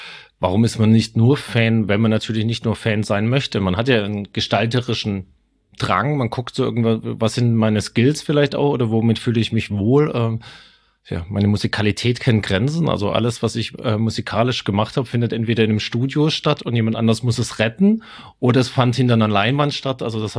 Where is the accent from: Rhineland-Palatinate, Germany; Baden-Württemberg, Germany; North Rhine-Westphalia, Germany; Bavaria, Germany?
Baden-Württemberg, Germany; Stuttgart; accent: Swabian; das ist dir ja sehr wichtig, dass dieses in Stuttgart, wo ich herkomme, wo ich meinen schwäbischen Akzent auch noch gelernt habe.